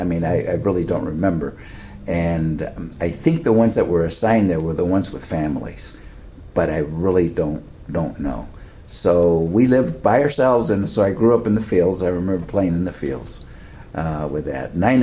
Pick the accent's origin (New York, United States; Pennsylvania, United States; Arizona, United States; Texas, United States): Arizona, United States; Tolleson; I grew up here in the Tolleson area, just west of, is that west? Yeah, that is west. West of the actual Tolleson, the town of Tolleson, farming community, born in 1944